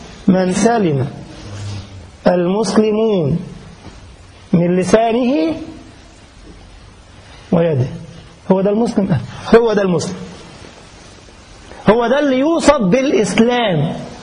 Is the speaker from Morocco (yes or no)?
no; Egypt; وانا اعرف ناس عندنا في بلدنا مصر